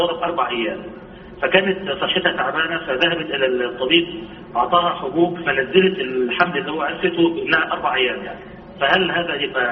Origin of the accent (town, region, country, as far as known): Egypt